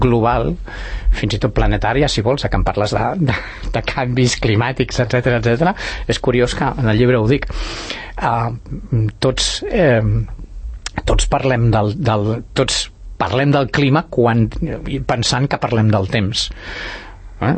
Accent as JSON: {"language": "Catalan", "town": "Barcelona", "region": "Catalonia", "country": "Spain", "lives_now": "Sant Cugat, Spain", "said": "jo sóc barceloní del 58 i Sant Cugatenc del 77, que quan vaig aterrar a Sant Cugat"}